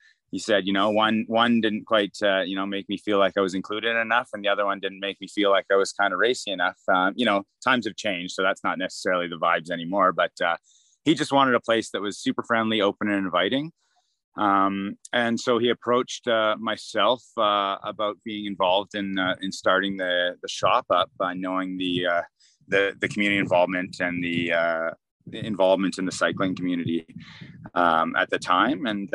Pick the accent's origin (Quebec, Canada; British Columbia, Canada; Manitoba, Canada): Manitoba, Canada; Winnipeg; moved away as an adult; I grew up in Winnipeg, spent the first 20 years of my life there.